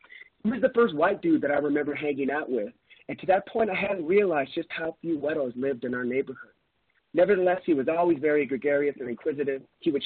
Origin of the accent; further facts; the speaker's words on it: Albuquerque, New Mexico, United States; It goes beyond simply stating that I grew up in Albuquerque.